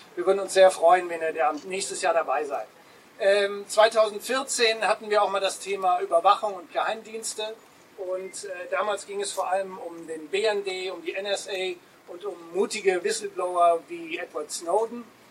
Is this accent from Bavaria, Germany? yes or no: no; Cologne, North Rhine-Westphalia, Germany; Ja, wir als Kölner, wir stehen ja vor der schwierigen Frage